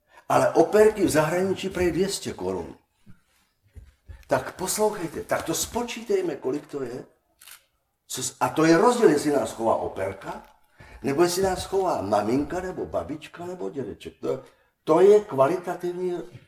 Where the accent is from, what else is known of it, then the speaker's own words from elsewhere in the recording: Olomouc Region, Czechia; A kdo jsme my Češi, nebo teda Moraváci a Hanáci